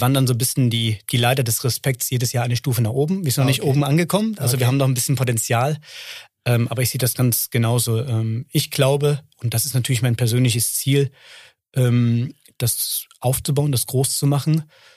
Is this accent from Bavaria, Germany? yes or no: no; Leipzig, Saxony, Germany; Ich komme ursprünglich aus Leipzig. Und ich bin Wendekind und meine Eltern sind hinter der Mauer aufgewachsen